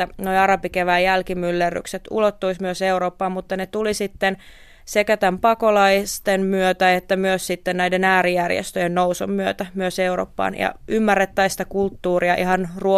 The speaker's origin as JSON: {"language": "Finnish", "region": "Istanbul", "country": "Turkey", "tie": "born or raised there", "said": "Ihan mun kotikaupunkini Istanbulin sisällä eri naapurustojen näkemykset asioista voi olla aivan erilaisia."}